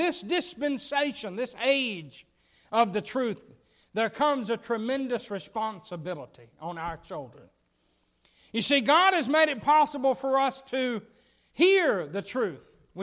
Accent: the South, United States; born there; I'm glad I was born in America. I'm glad I was born in the South.

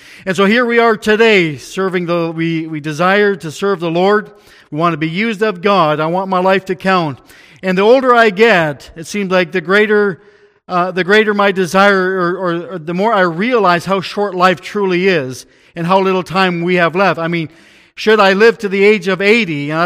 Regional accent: Ontario, Canada; also born or lived in Mexico; I missed out on school growing up in Ontario. My dad, we worked on the fields picking tomatoes, and when school started, we moved to Mexico.

